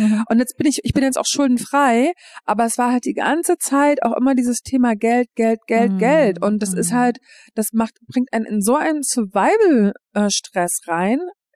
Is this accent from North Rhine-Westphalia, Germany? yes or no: no; Berlin, Germany; moved away; ich bin ja ursprünglich Berlinerin und gehe da jetzt aber auch immer nur noch halt irgendwie alle paar Monate hin